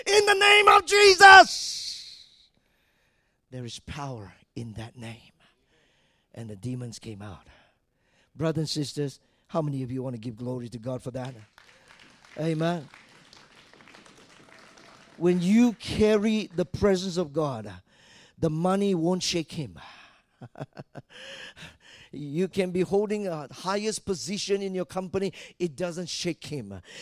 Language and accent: English; Malacca, Malaysia; my sister in Malacca, that was my hometown, all right?